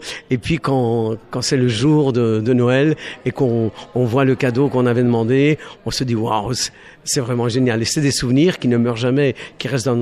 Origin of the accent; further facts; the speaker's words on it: Sicily, Italy; born there; Moi, je suis né en Sicile, sur une île